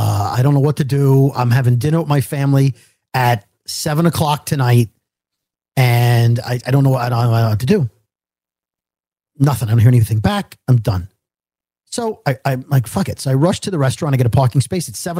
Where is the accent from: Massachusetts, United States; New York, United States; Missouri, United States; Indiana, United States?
New York, United States; Brooklyn